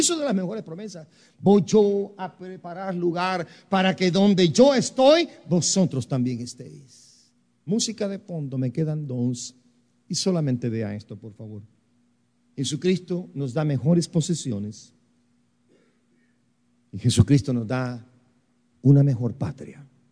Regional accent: Guatemala; born there; yo nací dos veces en Guatemala.

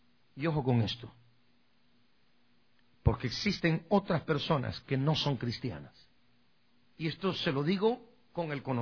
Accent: Chimaltenango, Guatemala; Había un gobernador, allá en mi pueblo, en Guatemala.

